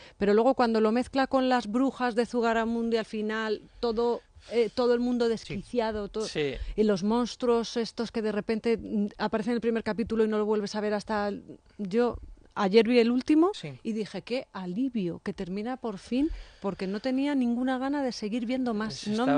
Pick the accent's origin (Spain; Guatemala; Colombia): Spain; siendo española.